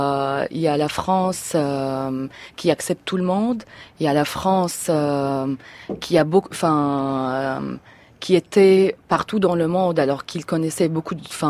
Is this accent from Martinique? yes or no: no; Syria; French is a second language; Et après, en fait, pendant ma vie en Syrie, j'ai vu les films français.